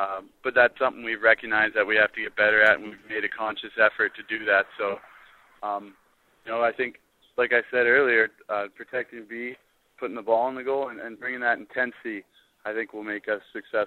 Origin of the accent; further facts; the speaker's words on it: Canada; I grew up playing hockey. It was a Canadian dream, I think, for every young kid growing up in Canada.